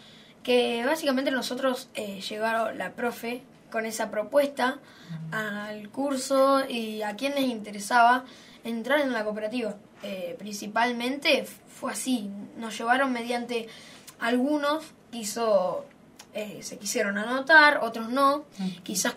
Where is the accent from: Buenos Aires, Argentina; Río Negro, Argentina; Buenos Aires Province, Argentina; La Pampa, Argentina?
La Pampa, Argentina; nosotros como somos de La Pampa, fuimos a un viaje a Santiago del Estero